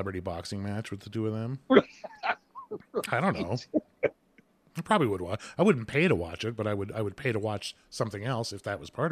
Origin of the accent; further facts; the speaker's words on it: Canada; where are you from? Oh, I'm from Canada.